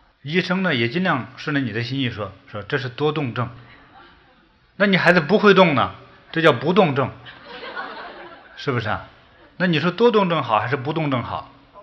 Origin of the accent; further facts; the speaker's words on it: China; 尤其是像我们在中国长大的